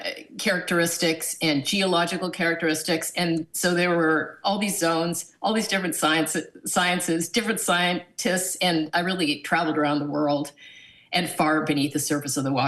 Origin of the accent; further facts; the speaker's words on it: Canada; growing up in Canada, I didn't have a lot of access or exposure to the ocean